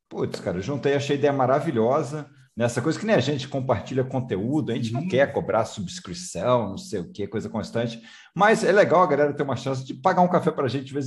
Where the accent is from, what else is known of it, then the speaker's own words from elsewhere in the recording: Rio de Janeiro, Brazil; Eu também sou carioca, tô morando fora do Rio um tempão, mas sou carioca.